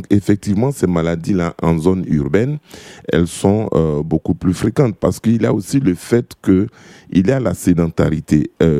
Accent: Aboisso, Comoé, Côte d’Ivoire; Je parle particulièrement de la région d'où je viens, d'Abouasso, dans le sud-est de la Côte d'Ivoire.

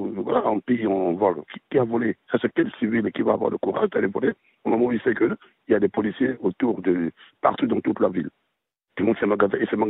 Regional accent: Republic of the Congo; chez moi, au Congo-Brazzaville

